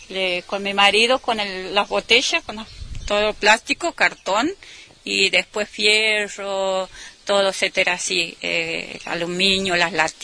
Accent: Santiago del Estero, Argentina; yo soy de Santiago del Estero y te vengo a decir que tengo 52 años

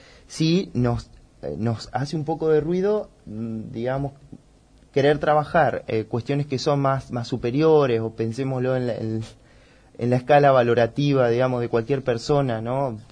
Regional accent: Huetel, Buenos Aires, Argentina; Siempre yo me crié en el campo, en Huetel, seguramente muchos gente conocen esa estancia.

